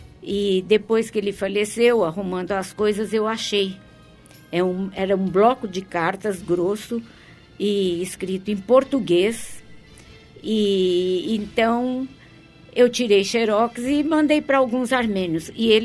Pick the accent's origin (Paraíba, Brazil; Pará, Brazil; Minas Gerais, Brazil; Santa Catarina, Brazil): Minas Gerais, Brazil; born there; eu nasci lá, em Minas. E tinha muitas poucas famílias armênias.